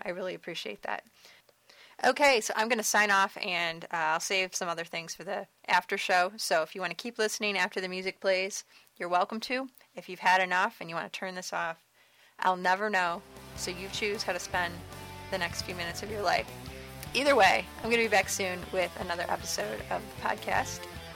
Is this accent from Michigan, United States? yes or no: yes; Detroit, Michigan, United States; I was born in Detroit, grew up in the suburban area